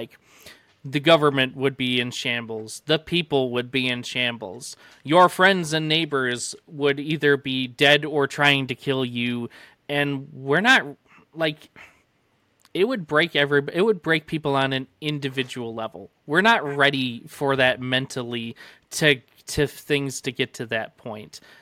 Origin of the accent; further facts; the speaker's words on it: Detroit, Michigan, United States; even just growing up in Detroit, I mean, there's plenty of violence, and there's also plenty of good people